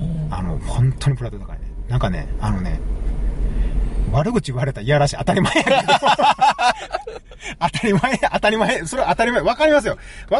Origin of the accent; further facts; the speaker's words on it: Osaka, Japan; いや、別に俺大阪人やから、京都は俺のもんとか思ってないよ。